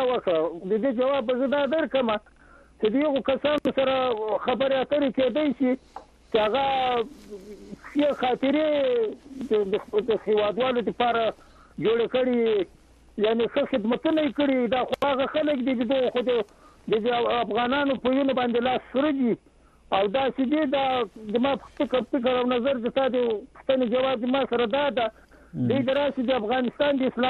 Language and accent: Pashto; Haripur, Khyber Pakhtunkhwa, Pakistan; زه د خیبر پښتونخوا هریپور نه یم، … ستاسو دایمي اورېدونکی.